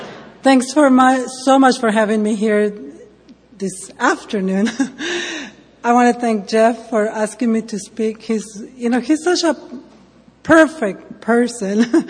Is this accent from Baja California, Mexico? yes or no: yes; Ensenada, Baja California, Mexico; accent: Mexican; English is a second language; now in United States; I am from Mexico, so that's where my heavy accent comes from. I've been in the U.S. for many, many years, and my accent doesn't go away.